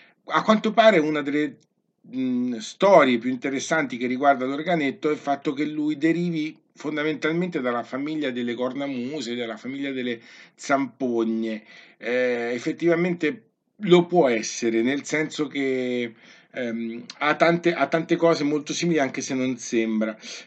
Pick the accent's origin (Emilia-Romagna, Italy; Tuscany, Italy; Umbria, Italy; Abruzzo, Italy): Umbria, Italy; Io sono umbro